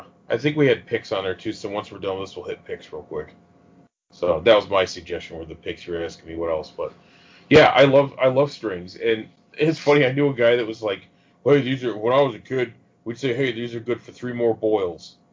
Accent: New York, United States; I'm from New York

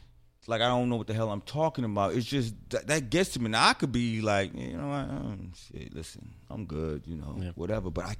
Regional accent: United States; it makes me really feel like how great and fortunate I am to say I'm an American.

